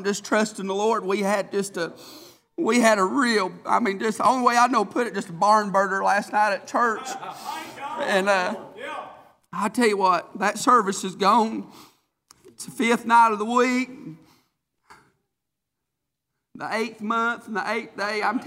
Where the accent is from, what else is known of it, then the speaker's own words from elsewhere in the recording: United States; I'm thankful I'm an American, thankful for my country